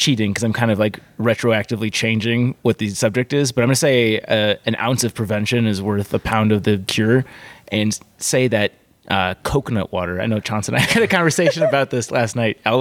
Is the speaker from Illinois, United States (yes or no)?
yes; Illinois, United States; I'm from Illinois, and I don't think you can get it, probably.